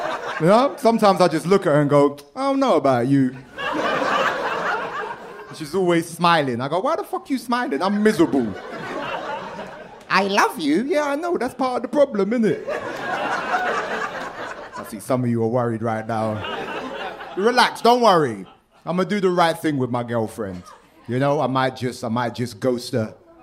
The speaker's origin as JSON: {"language": "English", "region": "England", "country": "United Kingdom", "said": "Yeah, I'm from England."}